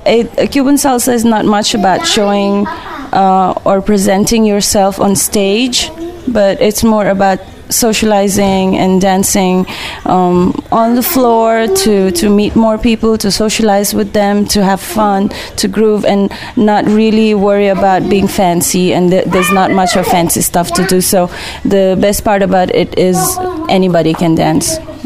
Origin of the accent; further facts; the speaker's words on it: Delhi, India; I'm from Delhi. I've been living in Delhi forever.